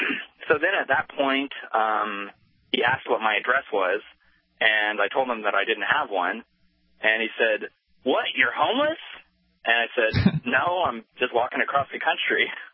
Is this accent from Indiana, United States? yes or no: yes; Indiana, United States; And I told him, actually, I grew up in Indiana.